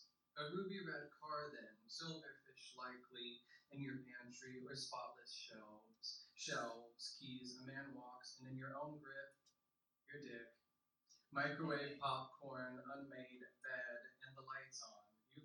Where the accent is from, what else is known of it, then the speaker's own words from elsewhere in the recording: the South, United States; I was raised pretty predominantly in the South